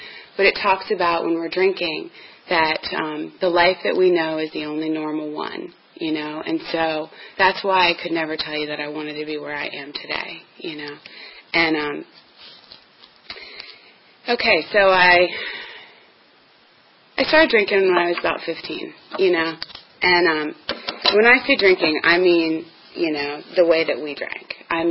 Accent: Arlington, Virginia, United States; now in Roanoke, United States; you know, I'm from Arlington.

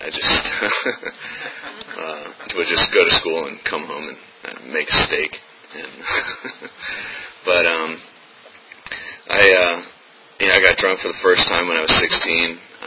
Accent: Maryland, United States; You know, I grew up in Maryland, in Montgomery County, just outside D.C., and, grew up in a very loving home.

